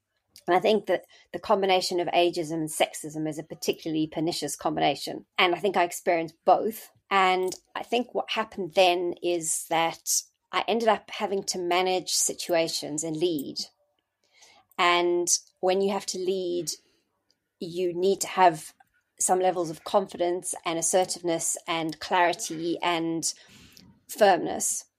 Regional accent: South Africa; moved away as an adult; now in United Kingdom; I came to the UK from South Africa and I did my SHO year in 1998, started becoming a registrar in 99.

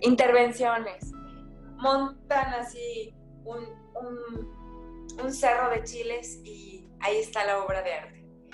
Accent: Mexico; Porque de verdad no creemos en cierta parte como mexicanos en nosotros mismos, en que nuestra tierra nos dio este fruto

